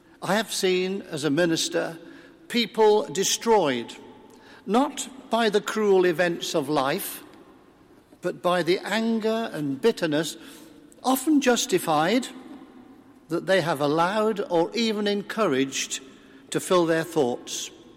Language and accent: English; Coventry, West Midlands, United Kingdom; born there; I was born in Coventry while the Nazi bombs were raining down on the city.